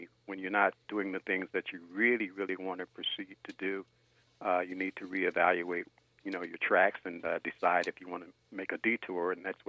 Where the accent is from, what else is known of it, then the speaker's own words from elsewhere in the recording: East Chicago, Indiana, United States; Actually, I'm from East Chicago Roosevelt. Oh. I grew up in East Chicago Roosevelt.